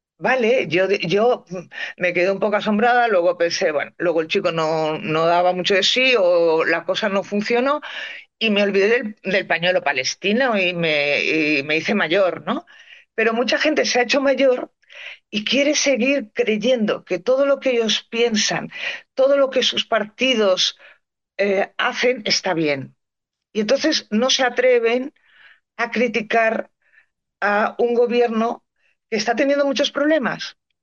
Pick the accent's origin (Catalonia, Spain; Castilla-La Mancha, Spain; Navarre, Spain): Catalonia, Spain; yo no puedo votar a Trump porque soy española, ¿no? Catalana.